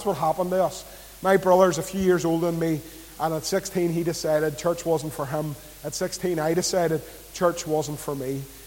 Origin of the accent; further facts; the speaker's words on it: Belfast, Northern Ireland, United Kingdom; I'm from East Belfast, so East Belfast is a church on every corner, church on every street nearly, a wee hall here, wee hall there. You cannot grow up in East Belfast without hearing the gospel.